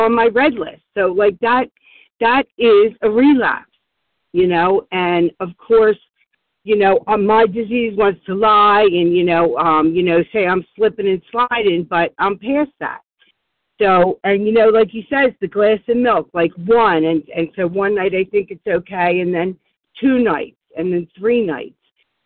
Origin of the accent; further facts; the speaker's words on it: Warminster, Pennsylvania, United States; I'm from Warminster, Pennsylvania.